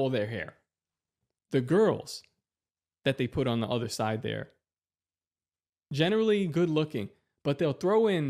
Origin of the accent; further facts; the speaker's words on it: Coney Island, New York, United States; now in Florida, United States; I'm from Coney Island, and these guys are like, "Yo, you want to go to the beach?"